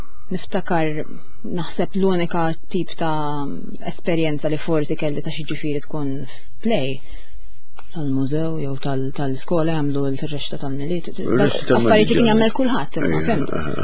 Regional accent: Żebbuġ, Southern Region, Malta; Jiena biex jiena b'Zabuġa allura aħna aktar u iktar speċjalment fis-sajf ngħixu barra

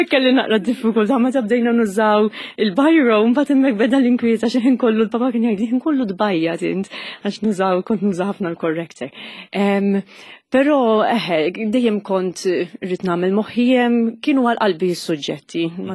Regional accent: Nadur, Gozo, Malta; Jien minn Nadur u skola ġifieri primarja dejjem minn Nadur mort.

